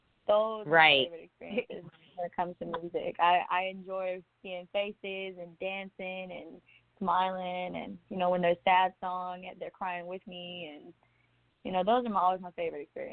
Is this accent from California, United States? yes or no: yes; Sacramento, California, United States; Well, I'm coming out from Sacramento.